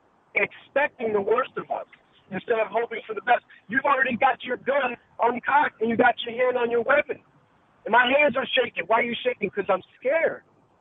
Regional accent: New Britain, Connecticut, United States; I grew up in New Britain, been in New Britain, Connecticut my whole life.

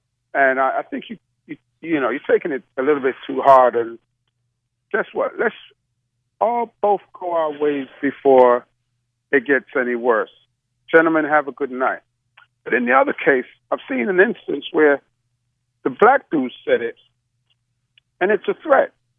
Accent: London, United Kingdom; now in United States; I grew up in London, England. And I came to the United States in 1976. I'm a construction worker.

